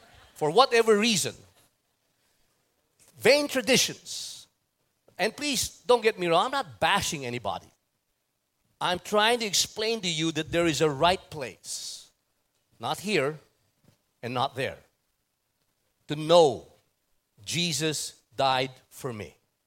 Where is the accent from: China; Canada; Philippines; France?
Philippines; English is a second language; it's also hard to preach in English because I'm a Filipino.